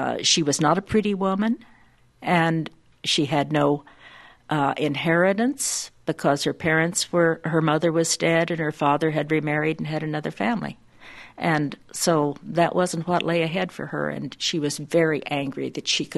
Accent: United States; because I was raised in the States in a rural area and didn't have libraries, didn't have access to it.

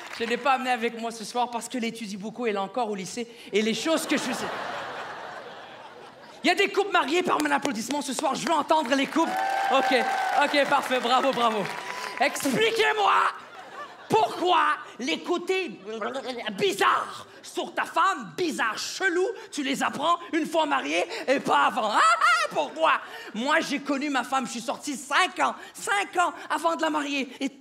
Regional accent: Quebec, Canada; ma femme et moi, on est du Québec.

